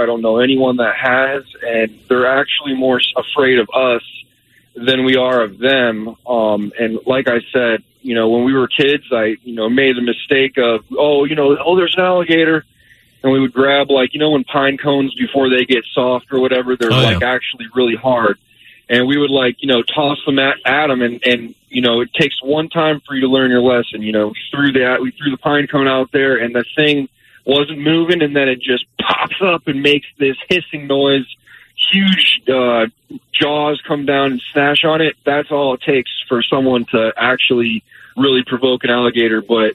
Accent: Oldsmar, Florida, United States; also born or lived in Dunedin; I grew up in Florida my whole life. I was born in Dunedin. Grew up in Oldsmar

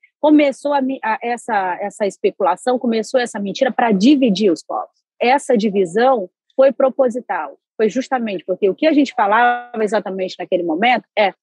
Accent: Altamira, Pará, Brazil; sou da região do Médio Xingu, em Altamira, no estado do Pará, mais conhecida a região onde foi construída a hidrelétrica de Belo Monte.

